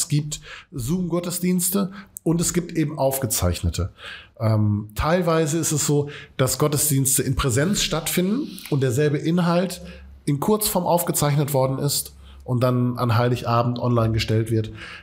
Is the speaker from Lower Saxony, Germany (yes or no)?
no; Essen, North Rhine-Westphalia, Germany; Wir kommen aus Katernberg.